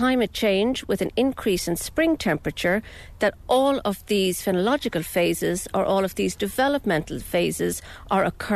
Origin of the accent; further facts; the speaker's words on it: Leinster, Ireland; I'm from the Cooley Peninsula in County Louth, and I grew up on a small farm there, so I was kind of always interested in conservation.